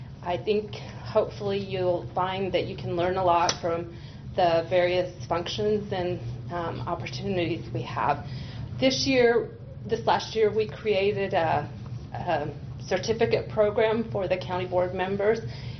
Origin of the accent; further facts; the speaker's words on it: Nebraska, United States; I grew up in the Sand Hills, but then went on to law school and, well, undergrad, et cetera, at the university.